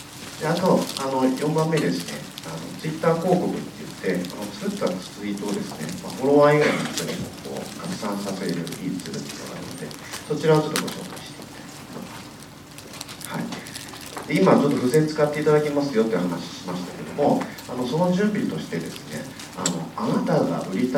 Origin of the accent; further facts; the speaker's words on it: Shizuoka, Japan; born there; 今年40歳で、静岡生まれです。